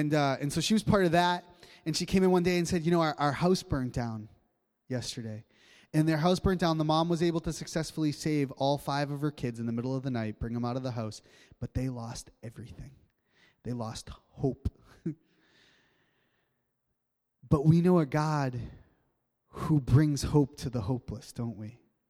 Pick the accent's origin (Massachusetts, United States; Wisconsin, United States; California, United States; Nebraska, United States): Massachusetts, United States; Malden; a homeless woman that lived down in the city square from where I grew up in Malden, Massachusetts.